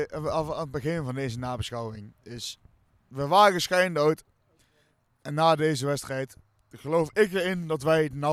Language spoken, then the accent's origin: Dutch; Arnhem, Gelderland, Netherlands; Daar zijn we Arnhemmers voor.